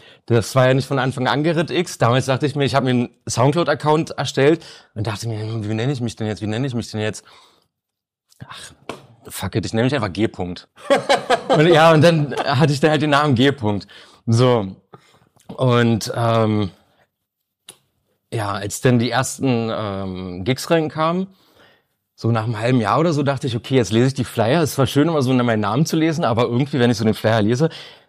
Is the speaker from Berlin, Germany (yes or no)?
yes; Reinickendorf, Berlin, Germany; würde ich dann wieder zurück nach Reinickendorf ziehen, weil, keine Ahnung, wo ich aufgewachsen bin, fühle ich mich zu Hause.